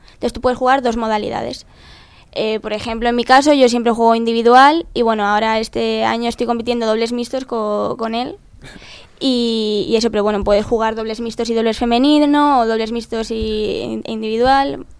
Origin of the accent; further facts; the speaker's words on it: Soto de la Marina, Cantabria, Spain; yo soy de Santander y desde los 7 años empecé ahí en el equipo de, bueno, de donde yo vivía, en el pueblo al lado de Santander.